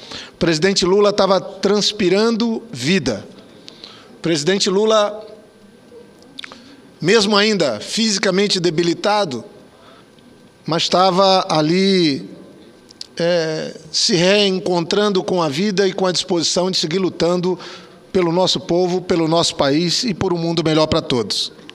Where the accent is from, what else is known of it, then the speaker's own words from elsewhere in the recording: Acre, Brazil; Eu sou do estado do Acre.